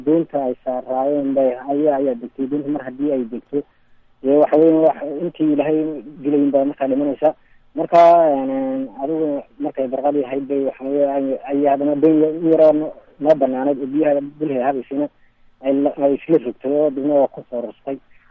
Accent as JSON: {"language": "Somali", "town": "Burao", "region": "Togdheer", "country": "Somalia", "said": "Waxaan ka imid magaalada Burco."}